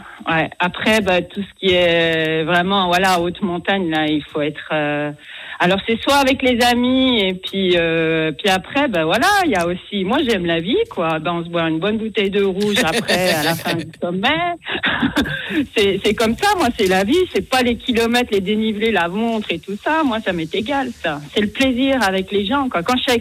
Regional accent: Switzerland; Chez nous, en Suisse

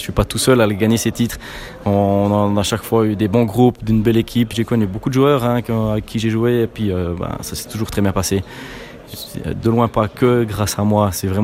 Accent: Jura, Switzerland; C'est presque une consécration en tant que jurassien de gagner ce titre.

